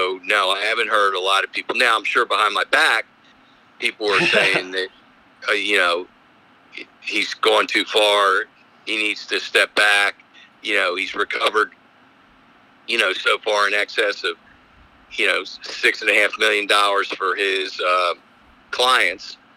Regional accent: Philadelphia, Pennsylvania, United States; Well, I practice in Columbia and I'm from Philadelphia.

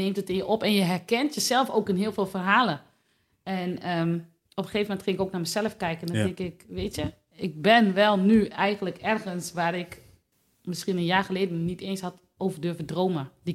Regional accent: Delfzijl, Groningen, Netherlands; now in Hoogezand, Netherlands; Ik kom uit Delfzijl. 34 jaar, moeder van 3 kinderen, woon in Hoogezand.

